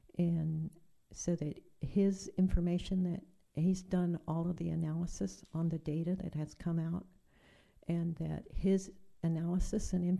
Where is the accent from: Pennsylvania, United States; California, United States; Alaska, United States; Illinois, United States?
California, United States; Elk River; Good afternoon, board. … from Elk River. I represent myself and many of my close neighbors.